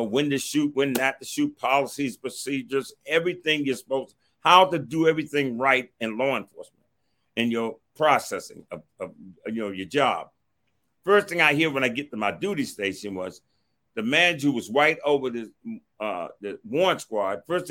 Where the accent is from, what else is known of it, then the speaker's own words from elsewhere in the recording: Washington, District of Columbia, United States; I grew up in Southeast.